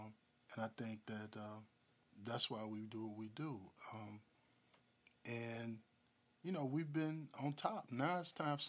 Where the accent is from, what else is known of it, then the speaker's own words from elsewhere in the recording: Mississippi, United States; Being a native Mississippian and growing up in Mississippi, I lived through Hurricane Camille.